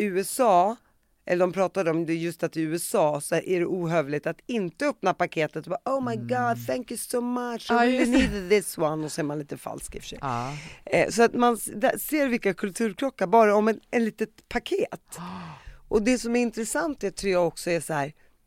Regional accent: Sweden; Som svensk så tänker man invandrare som invandrare.

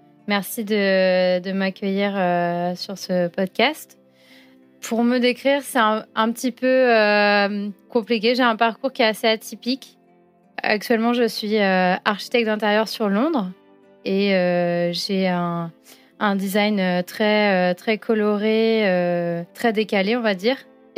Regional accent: France; accent: French; Alors, les Français reconnaissent que je suis française dans mon accent.

